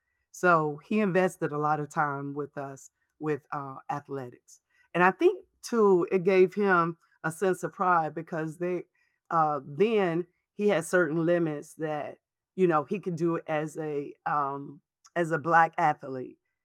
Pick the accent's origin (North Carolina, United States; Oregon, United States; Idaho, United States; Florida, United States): North Carolina, United States; Greensboro; I come from a very large family. I'm from Greensboro, North Carolina.